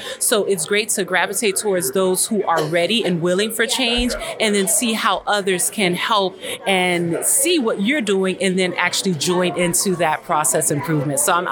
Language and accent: English; Florida, United States; I am the Pharmacy Operations Manager at Memorial Healthcare System. I am from South Florida